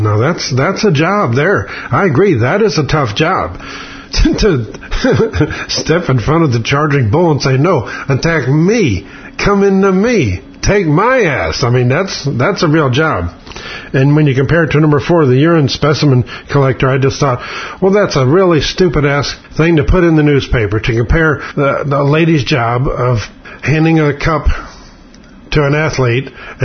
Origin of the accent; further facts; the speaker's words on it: Oklahoma, United States; I know I'm from Oklahoma, and rodeos are stupid